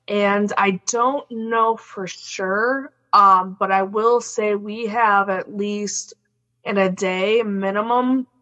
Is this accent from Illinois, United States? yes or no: yes; Chicago, Illinois, United States; I gotta watch I say that I'm from Chicago.